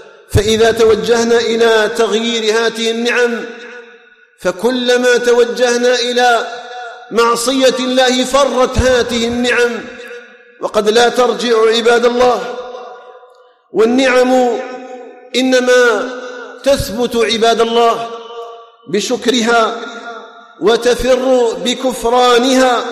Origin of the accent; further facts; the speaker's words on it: Algeria; اللهم اجعل بلدنا الجزائر آمنا مطمئنا